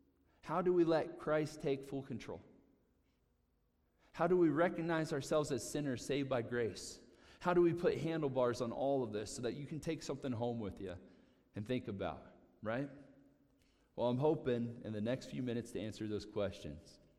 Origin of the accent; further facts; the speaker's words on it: Virginia Beach, Virginia, United States; born there; I was born in Virginia Beach, Virginia, right? I've come a long way.